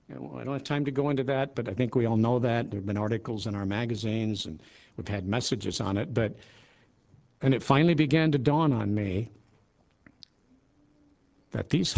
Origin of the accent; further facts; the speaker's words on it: Tennessee, United States; born there; I was born in Tennessee. I was born in an area north of Memphis, about 100 miles.